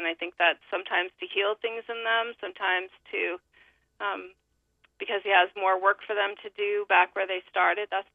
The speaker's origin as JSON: {"language": "English", "town": "Hope Valley", "region": "Rhode Island", "country": "United States", "tie": "born or raised there", "said": "I grew up in a small town in Rhode Island. It's called Hope Valley, and I have moved back there in the last few years. So I actually live across the street from the home in which I grew up."}